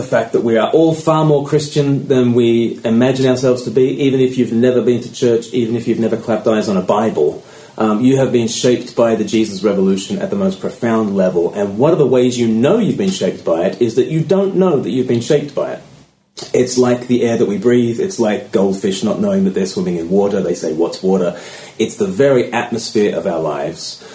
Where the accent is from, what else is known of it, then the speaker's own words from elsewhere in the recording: Australia; now in Eastbourne, United Kingdom; I live in Eastbourne on the south coast of England. I'm from Australia originally, but I've lived half my life in the UK.